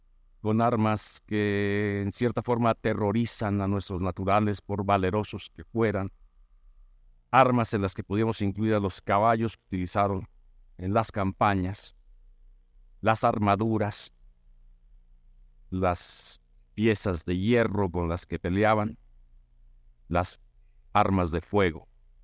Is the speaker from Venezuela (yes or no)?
no; Mexico; Nosotros somos, los mexicanos actuales, pues herederos de los resultados